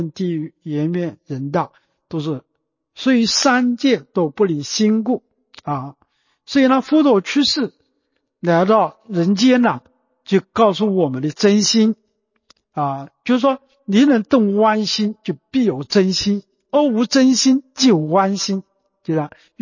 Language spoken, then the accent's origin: Chinese; Anhui, China; accent: Anhui; 就是我们安徽话叫止